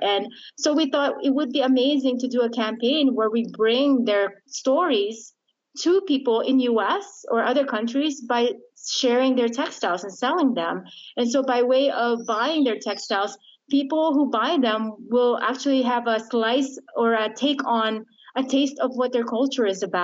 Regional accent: Philippines; it resonates with me being Filipina

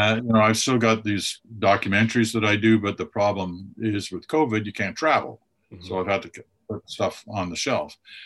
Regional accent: Canada; also born or lived in Britain; He used to say to me as I was growing up, when we moved to Canada, we came from Britain.

